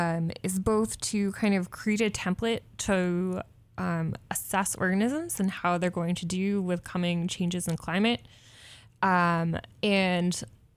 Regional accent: East Coast, United States; I grew up on the East Coast and was on the water a lot. My dad's a sailor, so I spent a lot of time out on Long Island Sound

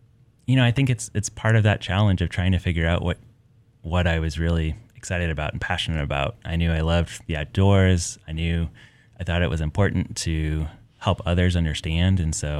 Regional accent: Midwest, United States; also born or lived in Portland; I grew up in the Midwest. I'd already spent time on the East Coast.

